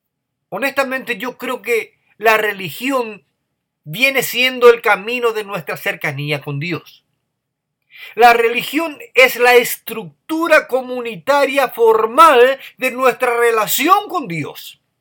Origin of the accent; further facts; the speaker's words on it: India; Spanish is a second language; para mí, que soy procedente de la India, no estoy alarmado para nada.